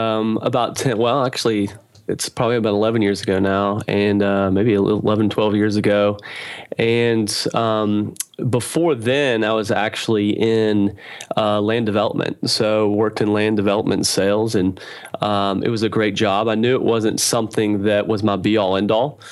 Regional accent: Knoxville, Tennessee, United States; I'm from Knoxville, Tennessee. You know, there aren't hedge fund managers running around in Knoxville, Tennessee.

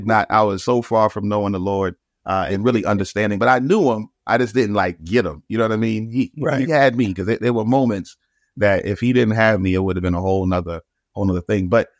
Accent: Brooklyn, New York, United States; Man, I come from Brooklyn all the way, Pastor Phil, to I got my name on the documents for this church, man.

